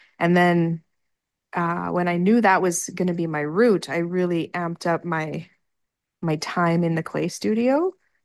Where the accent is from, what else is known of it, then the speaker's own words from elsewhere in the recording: Alberta, Canada; I was born and raised in Alberta